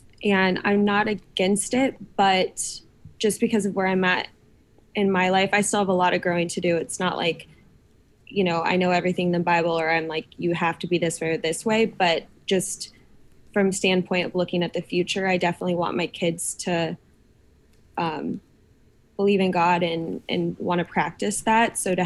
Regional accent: Des Moines, Iowa, United States; now in Nashville, United States; Good. I mean, I lived in Des Moines, which is the biggest city in Iowa.

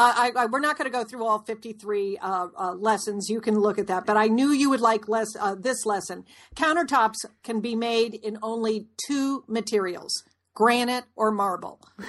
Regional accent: Connecticut, United States; We grew up in Connecticut in an old house

